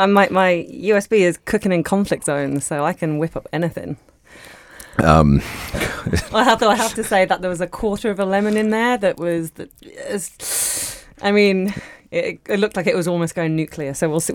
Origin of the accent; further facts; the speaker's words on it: London, United Kingdom; But I'm from London.